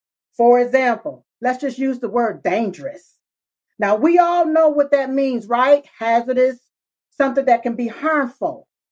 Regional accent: United States; born there; Even though I was born here in America

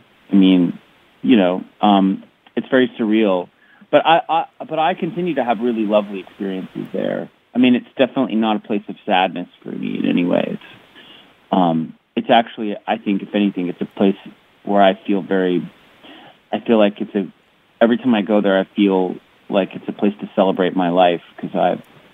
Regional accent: United States; the fact that I'm just an American that actually got to make records

